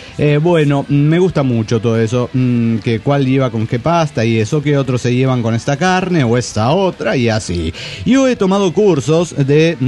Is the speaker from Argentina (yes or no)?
yes; Salta, Argentina; Somos de Argentina, de la provincia de Salta, La Linda, para ser más precisos.